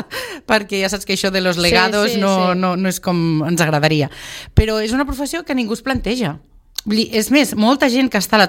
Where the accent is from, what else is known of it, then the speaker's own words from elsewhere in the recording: Valls, Catalonia, Spain; born there; Jo sóc nascuda a Valls.